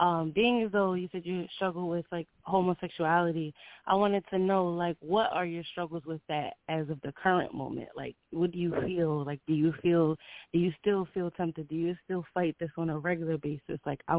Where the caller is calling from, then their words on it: New Jersey, United States; Hello, this is … calling from Jersey.